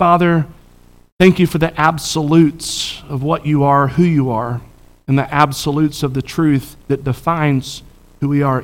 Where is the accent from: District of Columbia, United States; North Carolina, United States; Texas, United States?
North Carolina, United States; Charlotte; And remember, I grew up in Charlotte. I grew up in the place that they affectionately referred to PTL as Pass the Loot.